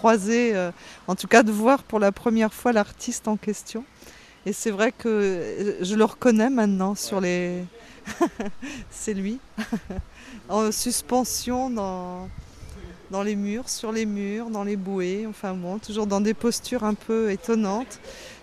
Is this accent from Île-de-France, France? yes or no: yes; Paris, Île-de-France, France; Oui, je suis du Bas-Belleville en fait.